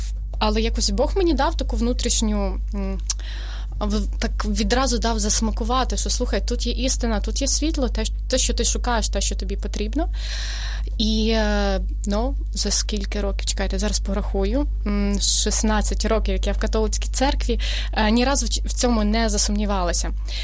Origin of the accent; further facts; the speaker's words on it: Podillia, Ukraine; я теж є родом із Поділля, із прекрасного католицького краю